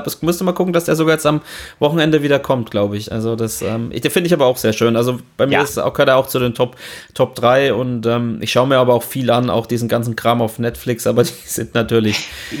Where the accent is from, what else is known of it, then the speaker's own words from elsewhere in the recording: Bavaria, Germany; als Franke